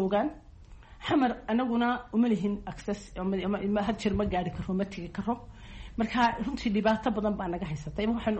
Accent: Somaliland, Somalia; anigu waxaan ahay reer Soomaaliland

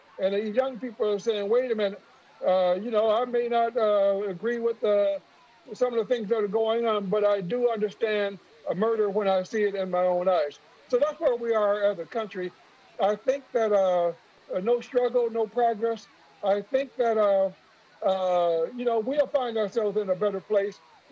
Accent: Rockford, Illinois, United States; Most of us who grew up in the north, I grew up in Rockford, Illinois. I'm at home now.

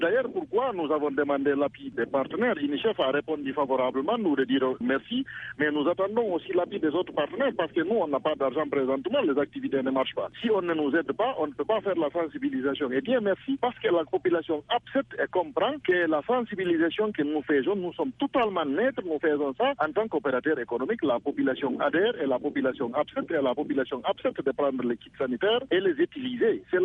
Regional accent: Guinea; on n'a même pas de plaisir de voyager présentement en tant que Guinéen

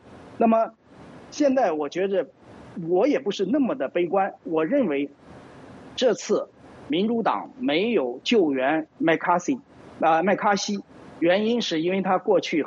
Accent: China; now in United States; 本来我们从中国来的异议人士很多都是倾向于共和党的保守价值的

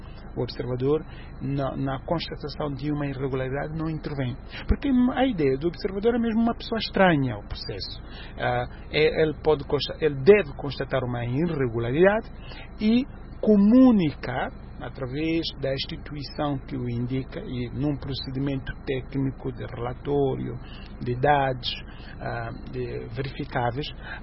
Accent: Angola; Como angolano e como membro de uma organização não governamental sediada em Angola.

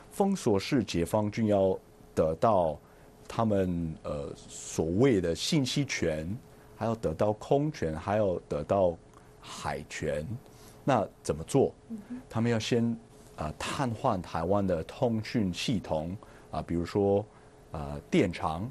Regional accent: United States; Chinese is a second language; also born or lived in Taiwan; 所以我觉得对我们美国人来讲这是一个很重要的题目

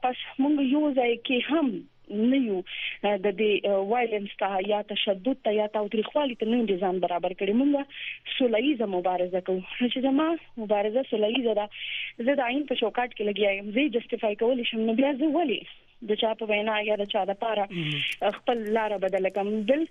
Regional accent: Mardan, Khyber Pakhtunkhwa, Pakistan; زه قبایلي نه یم زه د مردان یم

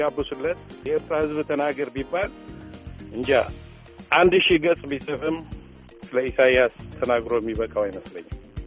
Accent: Eritrea; እኔ ኤርትራዊ ነኝ።

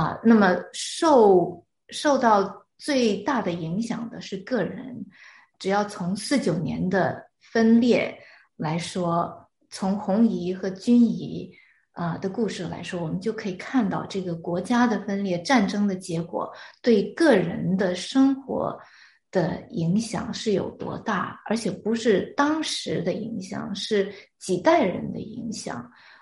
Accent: China

